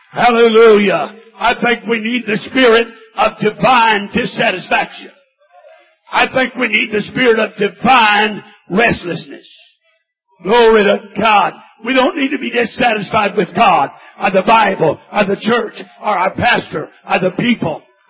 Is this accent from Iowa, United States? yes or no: no; Missouri, United States; There was a man near my hometown in Missouri.